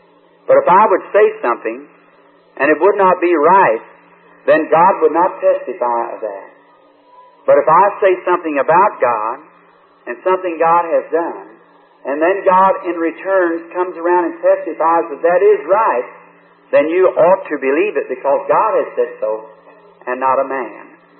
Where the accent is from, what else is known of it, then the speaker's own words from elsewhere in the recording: Ireland; We're Irish by descent and by nationality, rather.